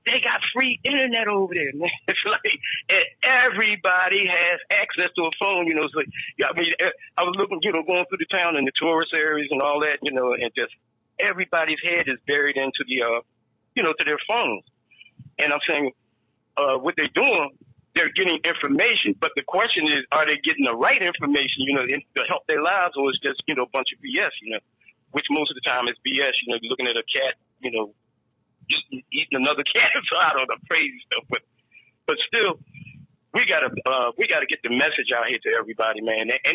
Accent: Philadelphia, Pennsylvania, United States; Because I told him I was from Philly, and he's from Pittsburgh.

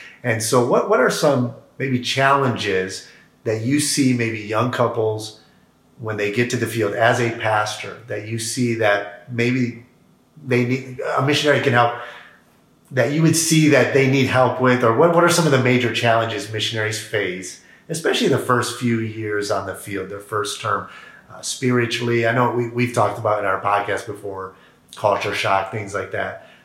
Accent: Foster Lake, Michigan, United States; when I grew up in Foster Lake, Michigan

